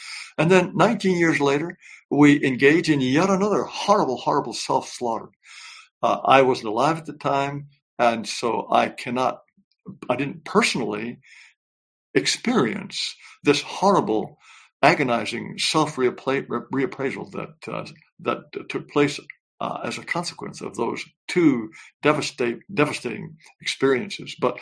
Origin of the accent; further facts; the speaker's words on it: Japan; something else that I retain from growing up in Japan